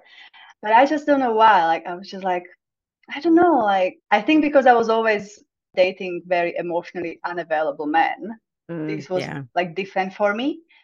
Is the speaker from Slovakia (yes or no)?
yes; Slovakia; also born or lived in London; now in Prague, Czechia; I'm from Slovakia. I lived all around the world, currently in Prague, but I was in London for 5 years. I'm still planning to come back.